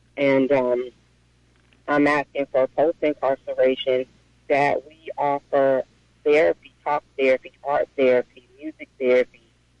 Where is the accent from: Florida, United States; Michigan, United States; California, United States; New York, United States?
California, United States; Riverside; born there; April 15th, 1978, I was born in Corona State Prison for Women in Riverside, California.